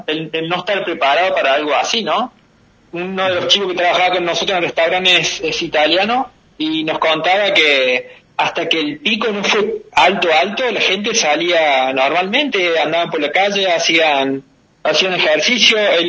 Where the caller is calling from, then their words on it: Lloret de Mar, Catalonia, Spain; Bueno, yo estoy en España. Mi pueblo se llama Lloret de Mar, que pertenece a la provincia de Cataluña. Estoy a 70 kilómetros más o menos de Barcelona